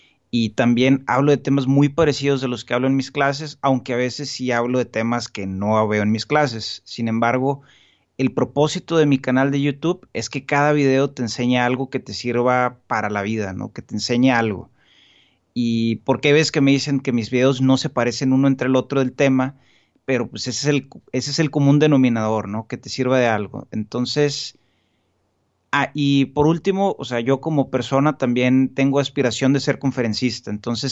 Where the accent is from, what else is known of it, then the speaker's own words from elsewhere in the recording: Hermosillo, Sonora, Mexico; soy de Hermosillo, Sonora y tengo 27 años.